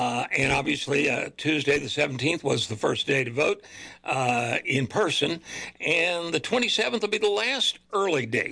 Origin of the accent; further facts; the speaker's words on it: Houston, Texas, United States; I have moderated some of the league votes over the years here in Houston, which is my hometown, and elsewhere.